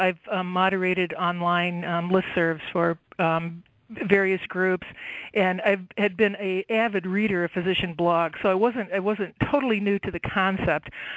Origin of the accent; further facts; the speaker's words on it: Chicago, Illinois, United States; I've been a lifelong resident of Illinois. I've been in Chicago for most of my life.